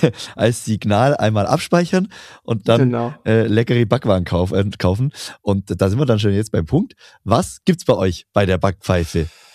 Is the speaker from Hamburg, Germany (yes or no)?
no; Bavaria, Germany; mir als Allgäuer, der ab und zu, der bisher nur zweimal in Berlin war